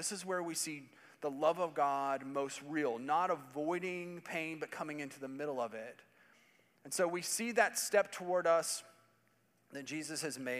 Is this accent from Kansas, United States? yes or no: no; Indiana, United States; I grew up in Indiana.